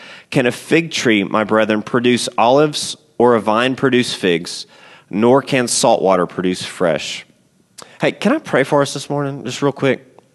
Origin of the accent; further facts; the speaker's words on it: Louisiana, United States; now in Texas, United States; I grew up in South Louisiana, which I love Cajun food. So being in Texas, it's hard to find Cajun food.